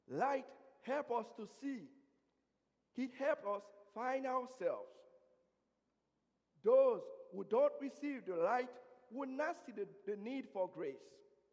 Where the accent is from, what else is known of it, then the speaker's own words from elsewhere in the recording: Haiti; As a young boy growing up in Haiti, I was often told not to go on the streets at nighttime